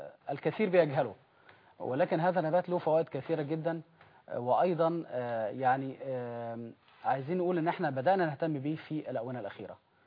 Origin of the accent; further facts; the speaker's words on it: Egypt; وهل يمكن أن يستخدم هذا النبات عندنا في مصر أو حتى في البلدان العربية بكثرة